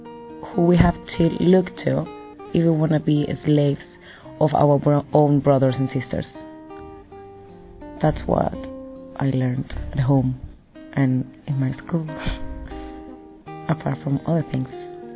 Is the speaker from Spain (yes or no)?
yes; Spain; I'm from Spain, and I'm 24 years old.